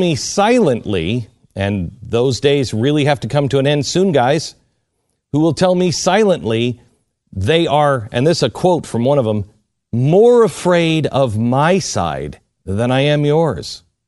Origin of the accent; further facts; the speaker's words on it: Seattle, Washington, United States; Now, me personally, and I grew up in Seattle, Washington, so I have no heritage from the South.